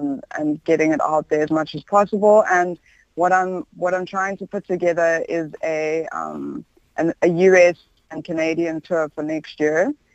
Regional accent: South Africa; accent: South African; I'm lucky, actually. I like the South African accent.

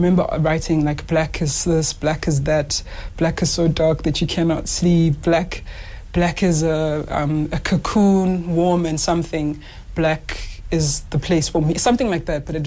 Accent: Malinda, Eastern Cape, South Africa; And also, I grew up in Malinda. Malinda is the first suburb when you're coming from Mdantsane.

